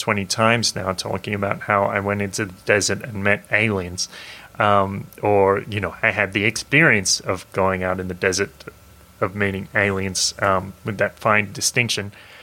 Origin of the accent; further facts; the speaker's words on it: Australia; where are you from? I'm from Australia. How old are you? I'm 32.